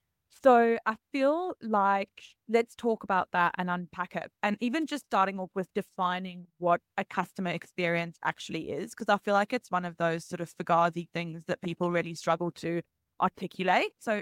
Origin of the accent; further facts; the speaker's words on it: South Africa; Now, Ubuntu philosophy is something that I'm familiar with being South African